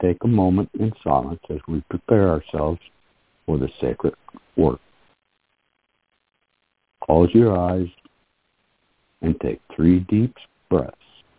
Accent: Oklahoma, United States; from Oklahoma

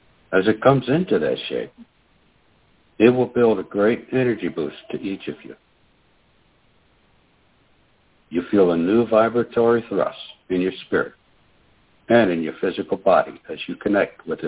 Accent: Oklahoma, United States; Good evening. … from Oklahoma. And this is the 1st of July here in the States.

